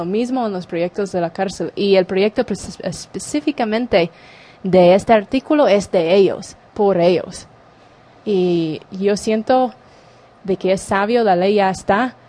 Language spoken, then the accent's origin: Spanish; United States; Soy una mujer gringa y ahí estoy en medio de los que dicen que son los cabecillas